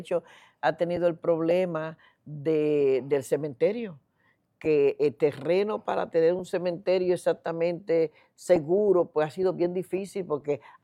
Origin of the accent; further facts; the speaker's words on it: Dominican Republic; yo soy dominicana, pero Moca me ha dado la bendición de tener un área para vivir muy, muy tranquila, y llevo más de 45 años viviendo en Moca.